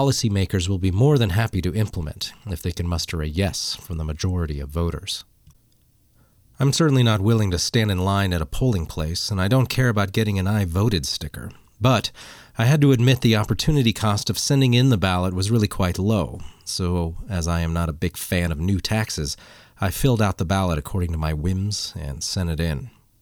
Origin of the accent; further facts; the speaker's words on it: Colorado, United States; In my home state of Colorado, all voting is by mailed paper ballots.